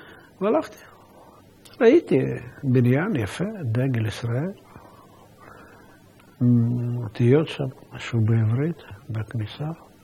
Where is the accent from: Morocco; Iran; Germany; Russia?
Russia; Moscow; ילד יהודי שנולד במוסקווה, במרכז העיר.